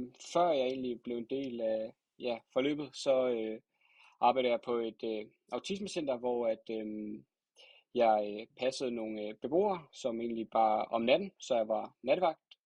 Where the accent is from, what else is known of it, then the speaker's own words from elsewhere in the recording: Slagelse, Zealand, Denmark; jeg er 23 år gammel, og jeg kommer fra Slagelse.